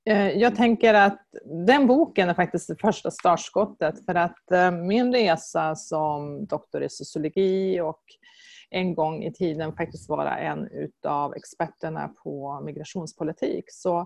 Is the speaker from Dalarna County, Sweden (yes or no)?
no; Umeå, Västerbotten County, Sweden; now in Malmö, Sweden; Jag kommer från Umeå och så jag gjorde en ganska lång egen migrationsresa och det var ett medvetet val för mig. Jag ville flytta till Malmö